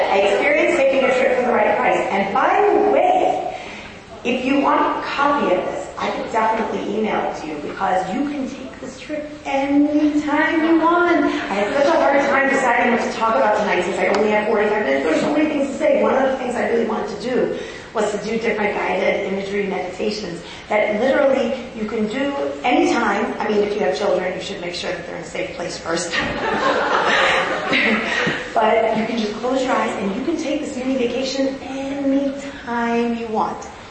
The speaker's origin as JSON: {"language": "English", "town": "Memphis", "region": "Tennessee", "country": "United States", "said": "By the way, I'm from Memphis originally."}